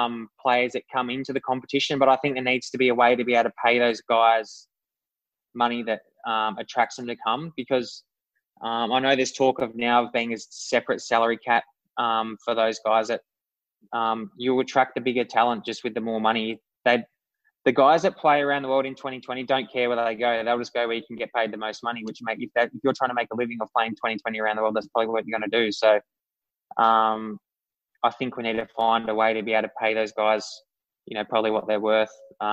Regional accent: Australia; I'm Australian

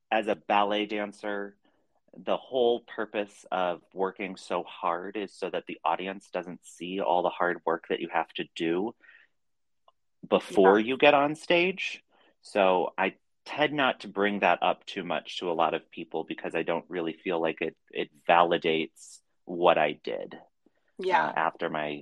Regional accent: Cleveland, Ohio, United States; So I grew up in the suburb of Cleveland, Ohio.

